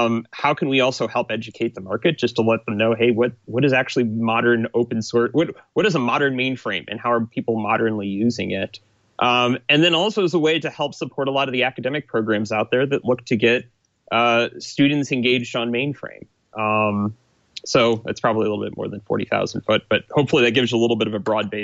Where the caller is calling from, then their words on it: Doylestown, Ohio, United States; I'm speaking from the Linux Foundation Ohio number 2 office here in lovely Doylestown, Ohio.